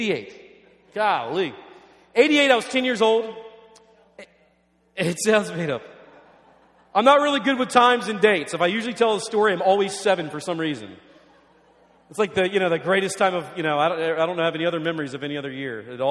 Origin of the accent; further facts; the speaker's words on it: Washington, District of Columbia, United States; I was born and raised in Washington, D.C., the D.C. metro area.